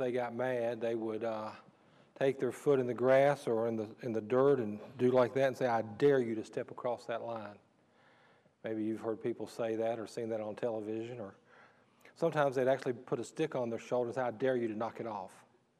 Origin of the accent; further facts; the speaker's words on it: Vinton, United States; I grew up in Vinton in a subdivision that had about 65 homes in it.